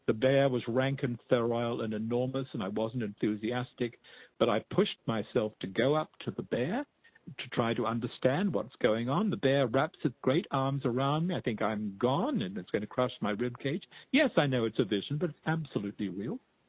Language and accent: English; Australia; now in North America; When I first started living in North America, I started dreaming of a giant bear. Now, I grew up in Australia.